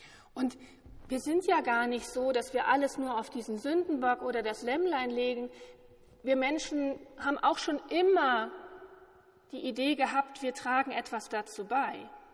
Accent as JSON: {"language": "German", "town": "Düsseldorf", "region": "North Rhine-Westphalia", "country": "Germany", "tie": "born or raised there", "said": "So wird er zumindest in meiner alten Heimatregion Düsseldorf genannt."}